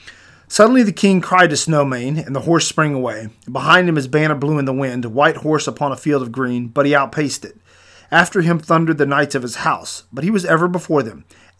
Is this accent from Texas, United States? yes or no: no; Byhalia, Mississippi, United States; also born or lived in Nebraska, United States; Now, where did I come from? I was born in Nebraska, but raised in Mississippi, just south of the Tennessee line. I grew up in a Baptist home.